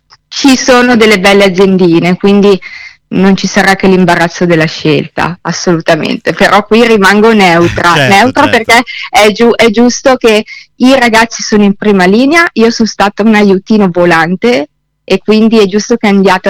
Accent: Piedmont, Italy; io sono piemontese

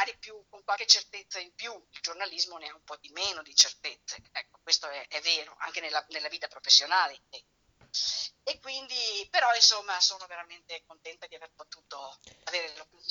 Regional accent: Lamon, Veneto, Italy; io sono di Lamon

